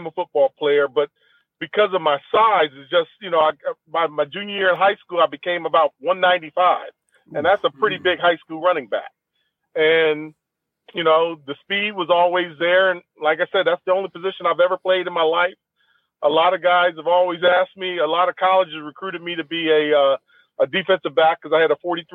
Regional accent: Columbus, Ohio, United States; as a kid growing up in Columbus, Ohio, the … name was really mm-hmm. a big name in Columbus.

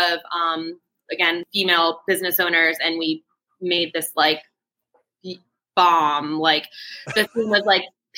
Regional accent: Maryland, United States; we don't live here. Like, we're from Maryland.

